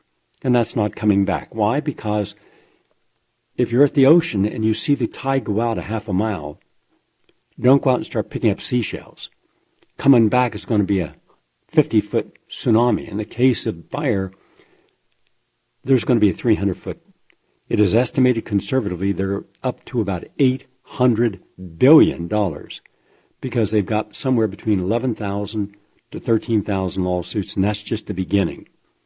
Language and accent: English; West Virginia, United States; I come from West Virginia, from Appalachia.